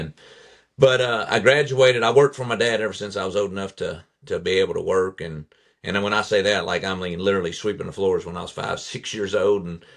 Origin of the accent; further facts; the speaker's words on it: Utica, Kentucky, United States; I'm from Owensboro, Kentucky. I was born and raised in the country on my grandfather's farm